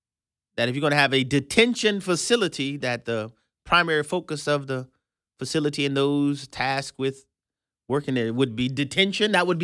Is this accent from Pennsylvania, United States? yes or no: no; New Orleans, Louisiana, United States; I ministered in this prison for years, thanks to Elder Ed and the church I grew up in New Orleans.